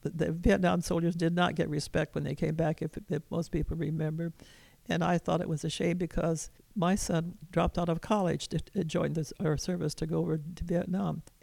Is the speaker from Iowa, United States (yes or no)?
yes; Iowa, United States; born there; And so I always took down the Iowa state flag because that was my home state where I was born.